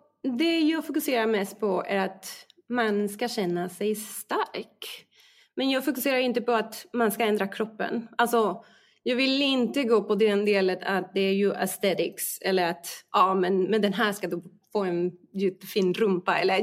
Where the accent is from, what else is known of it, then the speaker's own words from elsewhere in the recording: Mexico; now in Sweden; Alltså jag växte upp i Mexiko också genom den tiden som att alla åt så lite.